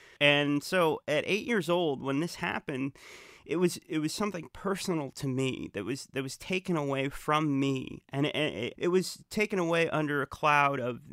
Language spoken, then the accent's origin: English; Dallas, Texas, United States; born there; Yeah, I was born in Dallas.